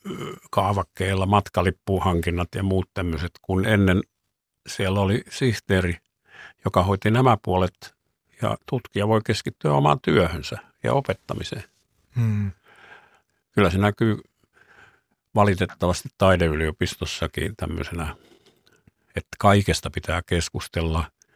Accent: Kuopio, North Savo, Finland; now in Kuopio, Finland; minä olin kuopiolainen

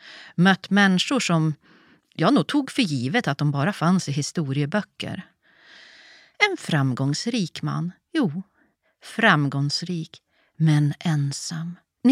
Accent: Västerbotten County, Sweden; Där hemma i Västerbottens små inlandskommuner var det ont om den typen.

